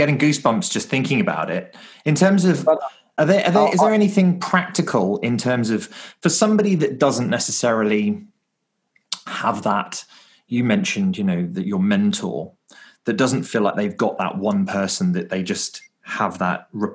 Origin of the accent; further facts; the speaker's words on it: United Kingdom; I'm British